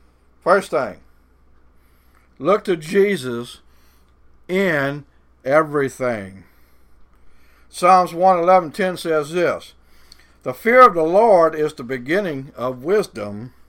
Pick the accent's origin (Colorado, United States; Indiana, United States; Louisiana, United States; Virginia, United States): Louisiana, United States; accent: Cajun; I know my Cajun accent is a little bit funny